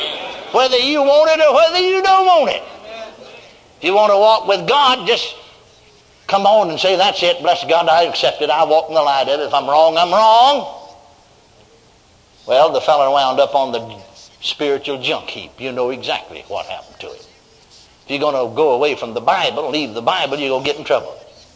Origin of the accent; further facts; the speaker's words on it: Texas, United States; I'm born and raised in Texas.